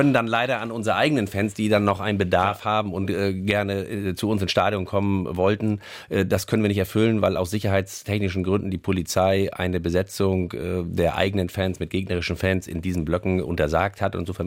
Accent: Northern Germany, Germany; aber das sagt man von uns Norddeutschen ja auch

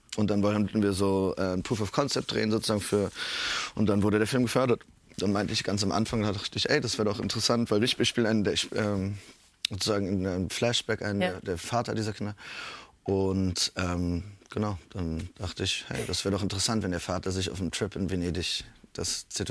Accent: Berlin, Germany; Ich bin in Berlin aufgewachsen und in Berlin geht man einfach für den Club.

